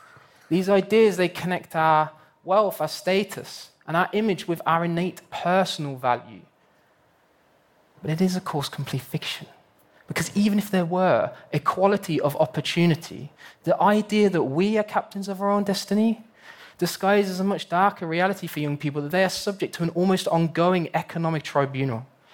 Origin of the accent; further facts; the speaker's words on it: United Kingdom; we're beginning to see similar trends emerge across Canada and in my home country, the United Kingdom.